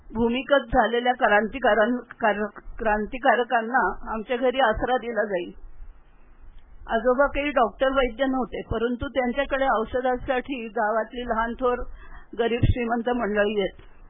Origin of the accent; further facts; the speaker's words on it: Dhom, Maharashtra, India; दक्षिण काशी वाईजवळील धोमचे, धोम्य ऋषींनी वसवलं म्हणून ते धोम असं म्हणतात। … पण त्यांना पेशवाईत देशमुखी मिळाली म्हणून